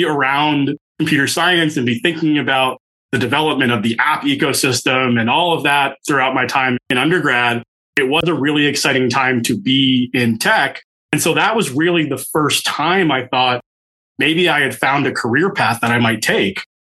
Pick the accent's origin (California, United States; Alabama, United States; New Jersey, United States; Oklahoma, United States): New Jersey, United States; I'm originally a Jersey guy. I grew up in Central Jersey. My parents had both emigrated from India.